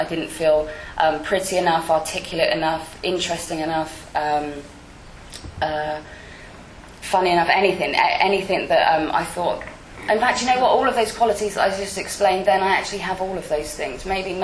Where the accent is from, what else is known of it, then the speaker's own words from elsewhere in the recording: Weymouth, South West England, United Kingdom; I'm from Weymouth in Dorset. It's a little seaside town. And I moved away.